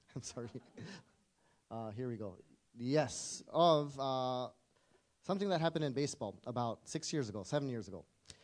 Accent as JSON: {"language": "English", "country": "Japan", "said": "Actually, you know what, myself, I'm from Japan. I'm half Colombian, South American, and half Japanese, and I sound like an American."}